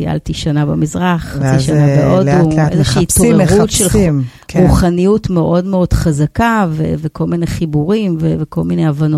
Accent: Tel Aviv, Tel Aviv District, Israel; מין התחלת חיי המתנסים בתל אביב, בשכונה שגדלתי בה

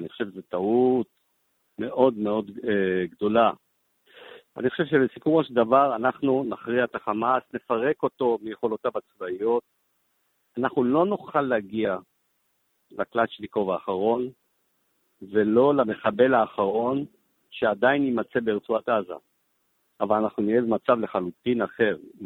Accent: Northern District, Israel; born there; ואני נולדתי בצפון, ואני מכיר את הצפון היטב

